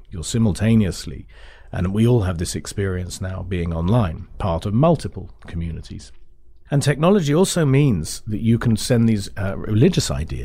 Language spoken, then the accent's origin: English; England, United Kingdom; I came from, I would say, a sort of, in England, we would be called showbiz Jews.